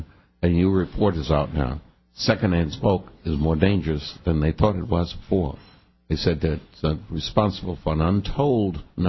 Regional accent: Texas, United States; I am from Texas.

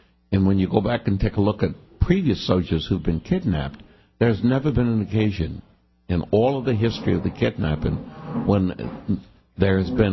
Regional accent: Texas, United States; I am from Texas.

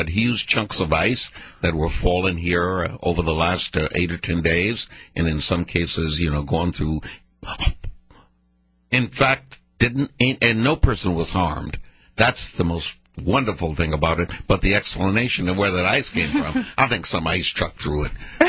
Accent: Mineola, United States; There is Paris, San Francisco, and my hometown of Mineola.

